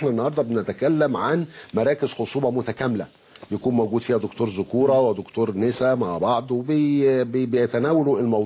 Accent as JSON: {"language": "Arabic", "country": "Egypt", "said": "عندنا في مصر الحمد لله بفضل الله موجود الكثير من الأطباء الأكفاء"}